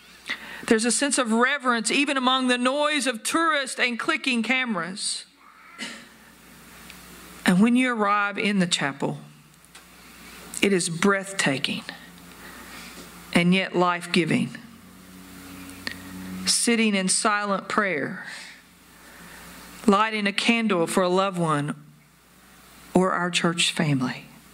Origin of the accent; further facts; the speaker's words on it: Pikeville, Kentucky, United States; when I was driving to Eastern Kentucky a few weeks ago for business, back to my hometown of Pikeville.